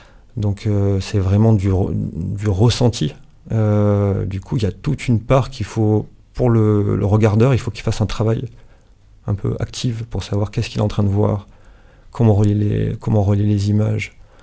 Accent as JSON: {"language": "French", "region": "Auvergne-Rhône-Alpes", "country": "France", "tie": "born or raised there", "said": "Je suis originaire du sud d'Ardèche, j'ai quand même grandi à la campagne, hein, en lien avec non loin souvent des rivières."}